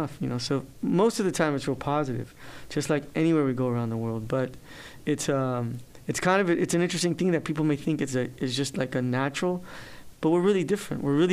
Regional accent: Los Angeles, California, United States; Like my Spanish growing up in L.A. is nowhere as proper, say, as someone who's growing up in Mexico

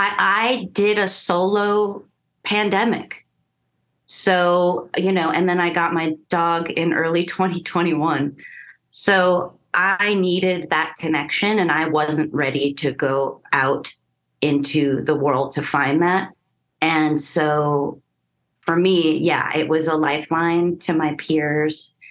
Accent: California, United States; also born or lived in Nashville; Well, the record was recorded in Nashville, where I live part-time. So I've adopted the y'all, although I'm from the San Fernando Valley, Southern California.

